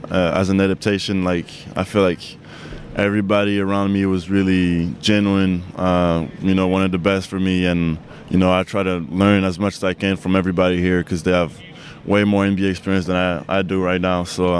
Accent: France; I like different type of stuff that you know, maybe if I didn't grow up in France, I wouldn't like.

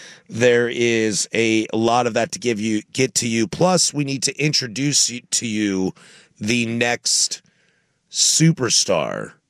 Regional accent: Orchards, Washington, United States; Nah, man, I'm from Orchards.

